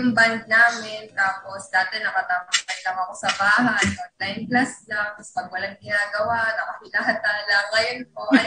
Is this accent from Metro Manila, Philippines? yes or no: no; Sariaya, Quezon, Philippines; Sa Riaya, Quezon po.